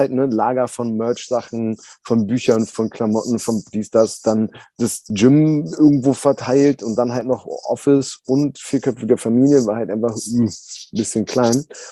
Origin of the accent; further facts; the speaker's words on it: Berlin, Germany; ich bin ja Berliner, also ich bin in Berlin aufgewachsen und hab noch nie was anderes gesehen, sage ich mal so.